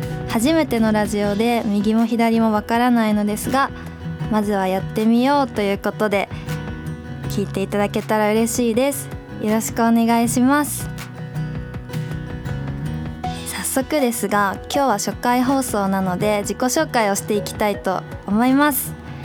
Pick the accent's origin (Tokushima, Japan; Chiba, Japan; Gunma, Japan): Chiba, Japan; Ichikawa; 実は私千葉県市川市出身で